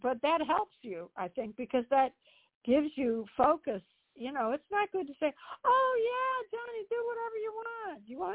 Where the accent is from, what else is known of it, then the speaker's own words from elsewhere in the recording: Chicago, Illinois, United States; They'd all be watching. I grew up in Chicago. They'd be watching the Bears, the Cubs.